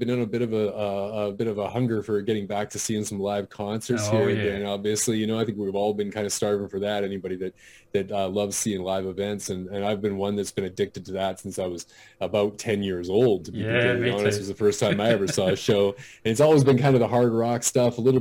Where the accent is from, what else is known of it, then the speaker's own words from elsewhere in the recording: British Columbia, Canada; I grew up here in British Columbia, Canada, on the coast, though, right on a municipality just outside of Vancouver.